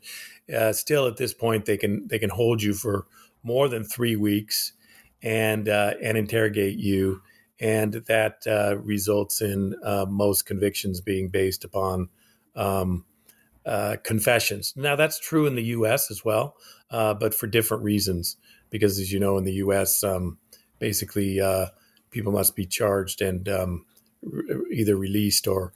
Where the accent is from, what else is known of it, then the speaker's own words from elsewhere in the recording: Alaska, United States; born there; And I was born in Alaska. So I decided to make him from Alaska, but practicing law in Japan.